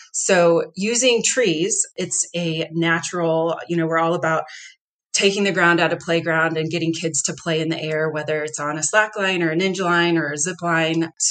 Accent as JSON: {"language": "English", "region": "Texas", "country": "United States", "tie": "born or raised there", "said": "I grew up in Texas, and I'm used to warm weather year round."}